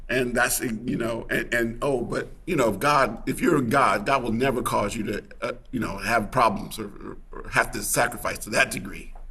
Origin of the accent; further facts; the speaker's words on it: Chicago, Illinois, United States; I'm from Chicago, so this was an important one to me.